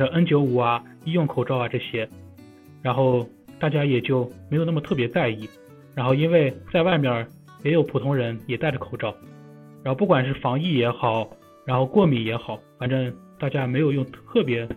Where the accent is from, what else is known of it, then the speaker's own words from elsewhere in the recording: Inner Mongolia, China; now in South Korea; 我一开始来韩国的时候，到机场的时候，因为我是从内蒙来到韩国的，中间需要从沈阳转机